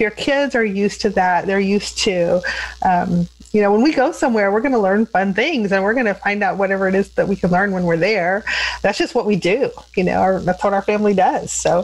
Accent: Houston, Texas, United States; But the nice thing about growing up in Houston is that there were so many opportunities for museums and educational things to do during the summer.

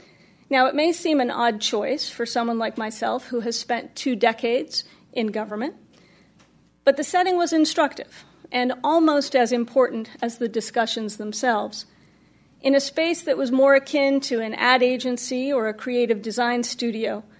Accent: Boston, Massachusetts, United States; After the marathon bombings, there was an attack on my hometown, where next month, 30,000 wicked determined runners will lace up their shoes and run the 120th running of the marathon.

